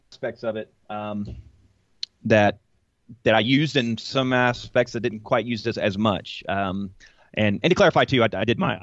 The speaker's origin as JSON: {"language": "English", "town": "Atlanta", "region": "Georgia", "country": "United States", "tie": "born or raised there", "said": "But I grew up around Atlanta, Atlanta, Georgia area, and I grew up in a bit of an entrepreneurial family."}